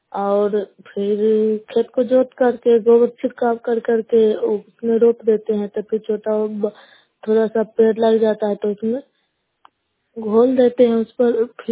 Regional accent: Bihar, India; नालंदा जिला नगर ब्लॉक कला पंचायत के निवासी हूँ।

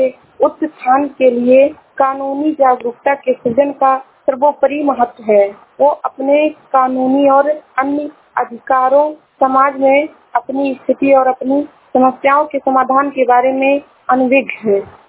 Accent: Uttar Pradesh, India; मैं जिला श्रावस्ती से हूँ।

